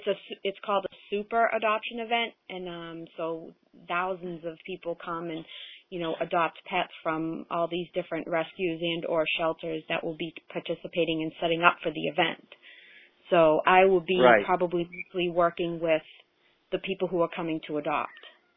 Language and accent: English; Boston, Massachusetts, United States; I'm from Boston.